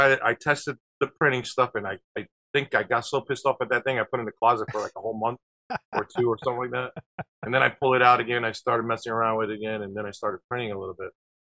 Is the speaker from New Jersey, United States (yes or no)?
yes; New Jersey, United States; Well, I was born in Jersey. I grew up here, but my parents are from Argentina.